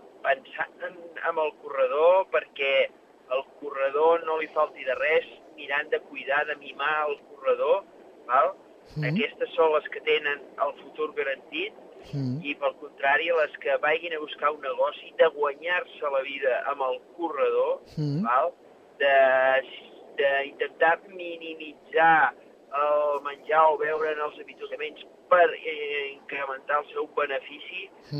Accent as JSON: {"language": "Catalan", "town": "Castellterçol", "region": "Catalonia", "country": "Spain", "tie": "born or raised there", "said": "amb 14 anys ja vaig anar per primera vegada des del meu poble, des de Castellterçol fins a Montserrat"}